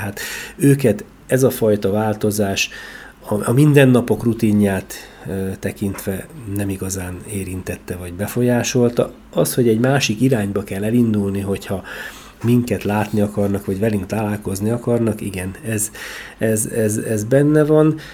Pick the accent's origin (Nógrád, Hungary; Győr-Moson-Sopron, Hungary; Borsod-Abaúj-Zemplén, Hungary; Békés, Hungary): Borsod-Abaúj-Zemplén, Hungary; Miskolc; Családommal együtt itt születtünk Miskolcon, itt nevelkedtünk, itt jártunk iskolába, itt dolgoztunk. 55 év itt telt el.